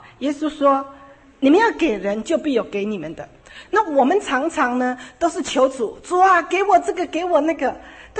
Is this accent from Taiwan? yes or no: yes; Taiwan; now in Los Angeles, United States; 那我从台湾来，我只带了几千块